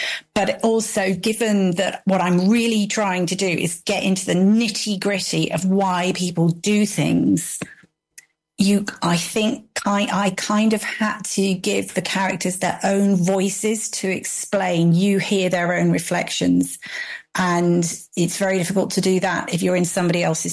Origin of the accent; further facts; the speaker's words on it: Teddington, London, United Kingdom; So my home suburb, my hometown was Teddington.